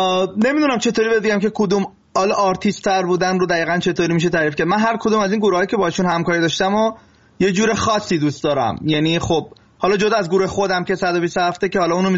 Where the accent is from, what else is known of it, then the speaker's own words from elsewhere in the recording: Iran; moved away; از ایران مهاجرت کردم